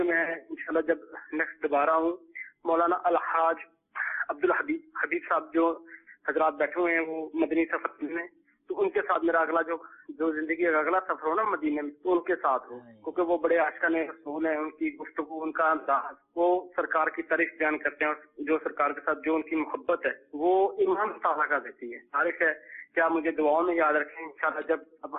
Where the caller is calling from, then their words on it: Punjab, Pakistan; بات کر رہا ہوں، صبح پنجاب ضلع خانے والا تفصیل نہیں ہے، اس میں سے بات کر رہا ہوں۔